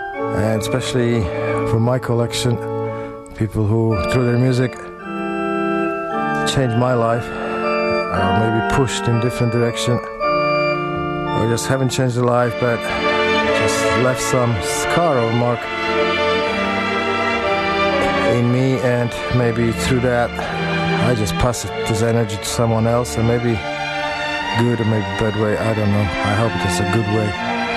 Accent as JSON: {"language": "English", "country": "Poland", "second_language": "English", "moved": "yes", "lives_now": "Canada", "said": "I'm your import from Poland. If that's necessary information, of course, you just might wonder where the hell is the accent coming from."}